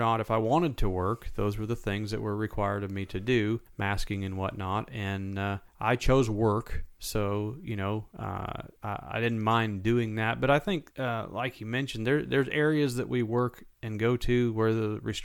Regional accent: West Coast, United States; I grew up on the West Coast, and I do enjoy it out there.

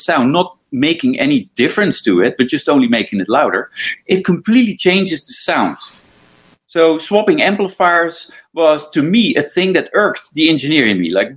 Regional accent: Netherlands; English is a second language; moved away; originally I'm from the Netherlands, as you can hear in my accent and probably see in my name as well. I moved with my whole family in 2005.

